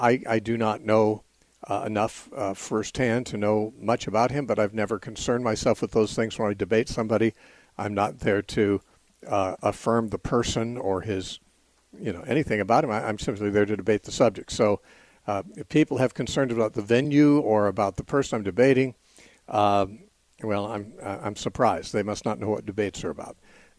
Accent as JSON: {"language": "English", "region": "West Coast", "country": "United States", "said": "He comes from the East Coast. I come from the West Coast."}